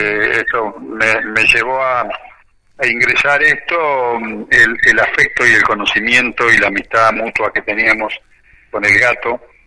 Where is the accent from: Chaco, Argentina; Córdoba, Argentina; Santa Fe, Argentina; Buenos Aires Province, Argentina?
Buenos Aires Province, Argentina; Carhué; Ambos somos oriundos de Carué, de modo que compartimos infancia y juventud